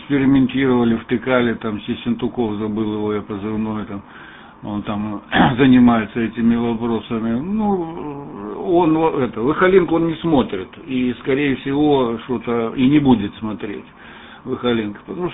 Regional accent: Lermontov, Stavropol Krai, Russia; now in Antwerp, Belgium; я из Лермонтова сам. Ну, сейчас я в Антверпене, Бельгия, у меня российский позывной

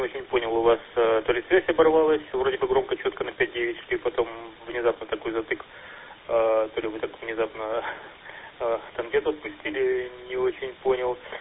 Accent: Budyonnovsk, Stavropol Krai, Russia; Да, я сам из Буденновска

